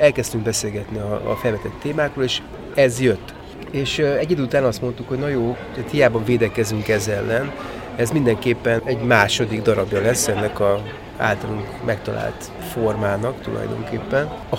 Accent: Debrecen, Hajdú-Bihar, Hungary; Lehet, hogy ez azon is múlik, hogy mi debreceniek vagyunk mindannyian

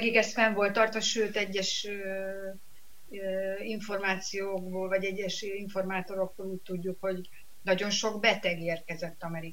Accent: Hungary; now in Israel; tehát itt ugye mi Magyarországról jöttünk, tehát nem Romániából hozok hasonlatot, elnézést.

